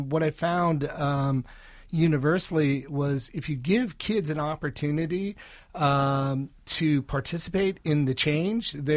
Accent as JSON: {"language": "English", "town": "New Orleans", "region": "Louisiana", "country": "United States", "tie": "born or raised there", "said": "So I grew up in New Orleans. I grew up in a city that names its highways after chefs, you know?"}